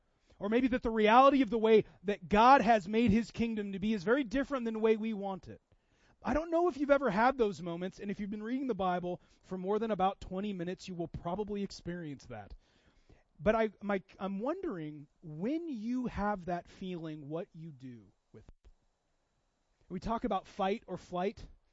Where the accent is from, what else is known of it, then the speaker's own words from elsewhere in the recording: Seattle, Washington, United States; I grew up in Seattle, not very religious at all.